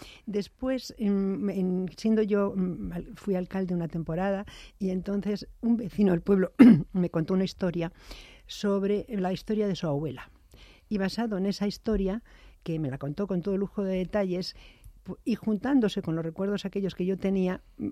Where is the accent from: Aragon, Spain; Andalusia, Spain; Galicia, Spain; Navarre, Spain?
Galicia, Spain; A Coruña; Bueno, dos cosas. Una, yo soy de La Coruña.